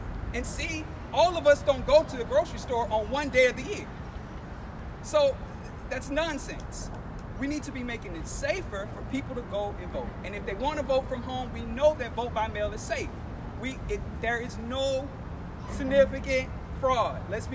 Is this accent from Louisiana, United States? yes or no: yes; Baton Rouge, Louisiana, United States; I grew up in Baton Rouge my entire life. I had the privilege of attending LSU where I earned 2 degrees.